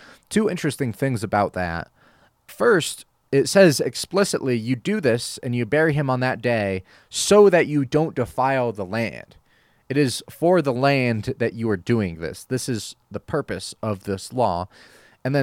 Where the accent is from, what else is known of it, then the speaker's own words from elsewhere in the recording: Colorado, United States; I grew up here in Colorado, and because of that, New Jersey and Colorado, they both have a special place in my heart.